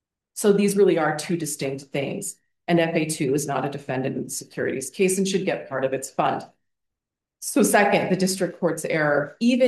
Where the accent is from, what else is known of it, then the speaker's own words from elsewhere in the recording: Iowa, United States; Well, there you go. I'm from Iowa. We got the Big Ten covered.